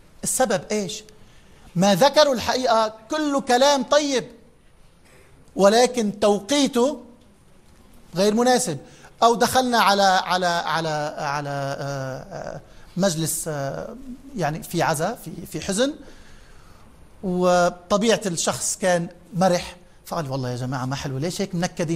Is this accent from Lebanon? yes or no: yes; Lebanon; كلمة بنت بالثقافة عندنا في لبنان البنت تقال لمن هي دون 12 سنة ونزول